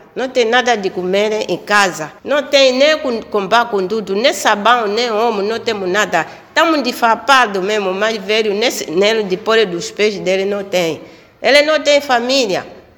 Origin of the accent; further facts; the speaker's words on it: Ambala, Huambo, Angola; born there; Eu fui lá, foi nascer em Ambala.